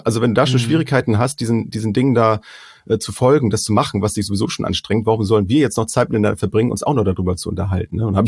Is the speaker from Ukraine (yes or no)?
no; Schleswig-Holstein, Germany; wir kommen ja nur hier aus Schleswig-Holstein